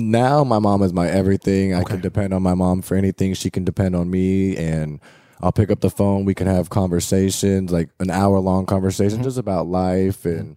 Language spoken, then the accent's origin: English; San Jose, California, United States; also born or lived in Sacramento; So San Jose is more so like Asians and Mexicans. You got your whites and your blacks as well, but it's more so like that diverse.